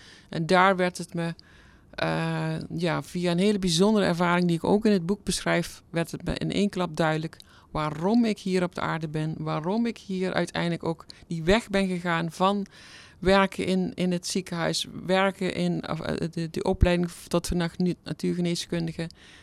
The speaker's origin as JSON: {"language": "Dutch", "town": "Vorstenbos", "region": "North Brabant", "country": "Netherlands", "tie": "born or raised there", "said": "Ik kom van oorsprong uit Brabant. Uit Midden-Brabant, het hele kleine dorpje Vorstenbos tussen Udewegel. Mm-hmm. Daar heb ik de eerste 20 jaar van mijn leven doorgebracht. Gewoond en gewerkt."}